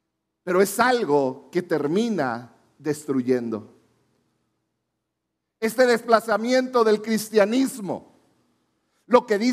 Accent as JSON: {"language": "Spanish", "country": "Mexico", "said": "Y como mexicanos, latinoamericanos, no podemos cerrar nuestros ojos"}